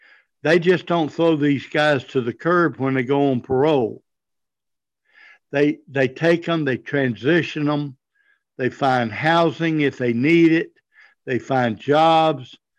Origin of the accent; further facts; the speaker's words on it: Spartanburg, South Carolina, United States; I said, well, I'm from Spartanburg originally, but I've lived in the Carolinas all my life, back in Spartanburg.